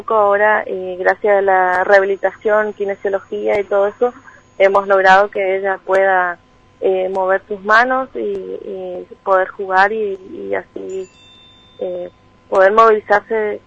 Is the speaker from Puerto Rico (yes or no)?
no; Misiones, Argentina; also born or lived in San Salvador de Jujuy; Nosotros somos oriundos de Misiones, así que vinimos para acá al año de vida, sí.